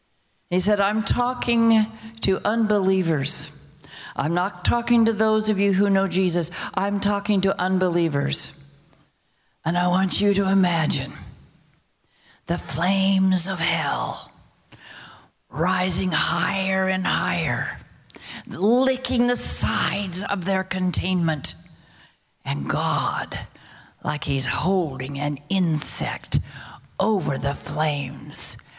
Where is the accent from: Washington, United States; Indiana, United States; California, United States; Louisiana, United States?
Washington, United States; Amboy; When I was growing up in Amboy, Washington, a church that my dad served as a Methodist pastor, small little rural churches